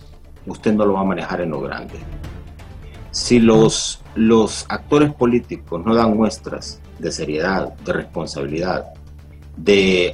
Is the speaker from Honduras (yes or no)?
yes; Honduras; En este país todos somos hondureños, todos nos necesitamos